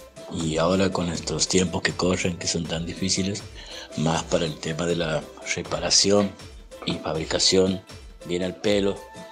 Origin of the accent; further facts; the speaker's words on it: Santiago del Estero, Argentina; soy de Santiago del Estero Capital.